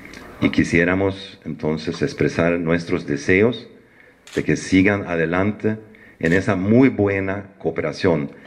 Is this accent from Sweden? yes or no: yes; Sweden; Spanish is a second language; amigos del país, que somos los suecos